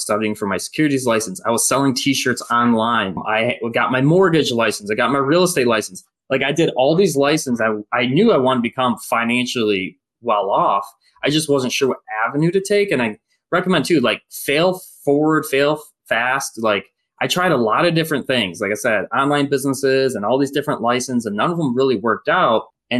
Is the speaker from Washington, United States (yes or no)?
no; Detroit, Michigan, United States; And it was rusted out because I'm from Detroit, Michigan. It was like salt everywhere.